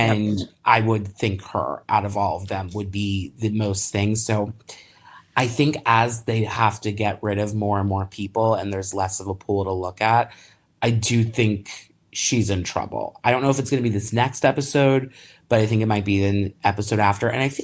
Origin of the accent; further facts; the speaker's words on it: Philadelphia, Pennsylvania, United States; I'm also from Philly, where Jason Kelce played on the Eagles.